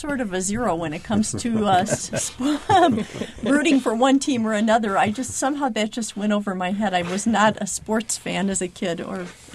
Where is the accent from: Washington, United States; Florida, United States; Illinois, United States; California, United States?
Illinois, United States; Chicago; I was raised in Chicago in a primarily Dutch community, and I was raised in the Dutch Reformed Church.